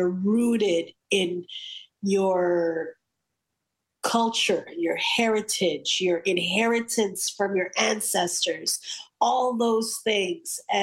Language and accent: English; Philippines; as people, as Filipino people, and I've traveled the Philippines quite a bit